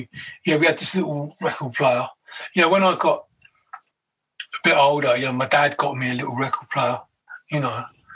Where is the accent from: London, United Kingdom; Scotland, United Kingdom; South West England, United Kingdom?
London, United Kingdom; Kentish Town; now in Brighton, United Kingdom; I've been living in Brighton for 14 years. I go back to the old area, you know